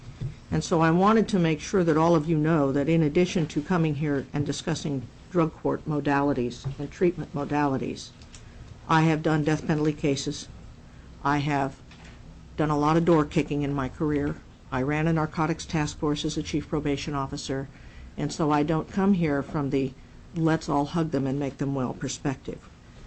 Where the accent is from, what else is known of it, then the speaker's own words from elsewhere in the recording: California, United States; I am from Butte County, California, and I am a special assistant district attorney in that county of approximately 215,000 people.